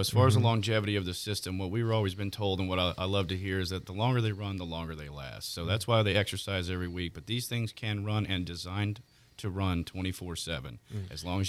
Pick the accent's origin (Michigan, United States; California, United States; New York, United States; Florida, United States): Florida, United States; Gulf Breeze; I myself a Pensacola boy. I was raised in Gulf Breeze, so I'm local.